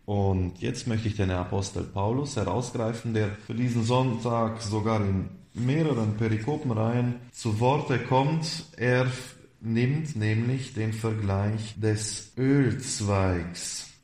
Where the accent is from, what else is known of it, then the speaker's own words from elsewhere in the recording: Transylvania, Romania; so auch bei uns in Siebenbürgen, in unserer evangelischen Kirche, die Siebenbürger Sachsen.